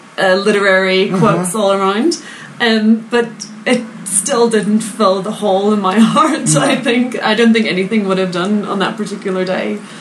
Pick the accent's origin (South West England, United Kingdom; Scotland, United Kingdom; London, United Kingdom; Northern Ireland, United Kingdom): Northern Ireland, United Kingdom; because I'm from Northern Ireland